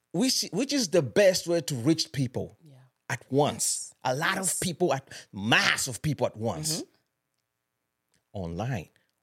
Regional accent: United States; Okay, of course I grew up in America, right?

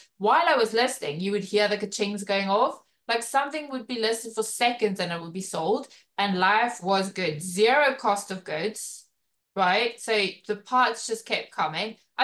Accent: South Africa; I'm also originally from South Africa and we don't have eBay.

